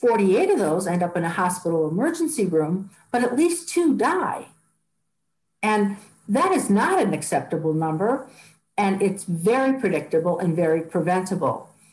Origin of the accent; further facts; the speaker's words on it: Wisconsin, United States; I grew up in Wisconsin, had a good work ethic, and always is motivated.